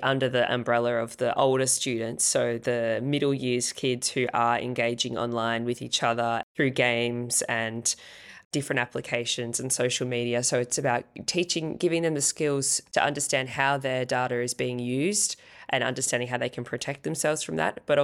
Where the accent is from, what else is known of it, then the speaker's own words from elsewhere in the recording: Swan Hill, Victoria, Australia; now in Melbourne, Australia; No, I'm from Australia. I've been living in Melbourne for 11 years, but I'm actually from a town called Swan Hill, which is 3.5 hours outside of Melbourne. So I'm from the bush.